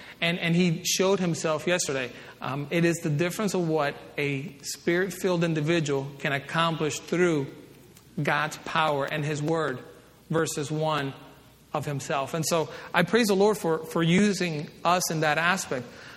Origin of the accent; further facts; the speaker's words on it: Dominican Republic; now in United States; I mean, growing up in the Caribbean, you are born a Catholic. I mean, you don't have a choice. That's just the way you're born. I often kid in Sunday's class that, just like Paul said, I am a Jew of the Jew. Well, you're looking at an American-born Dominican